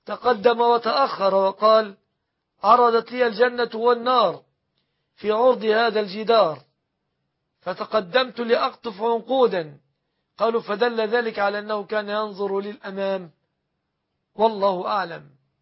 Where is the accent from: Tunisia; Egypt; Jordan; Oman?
Egypt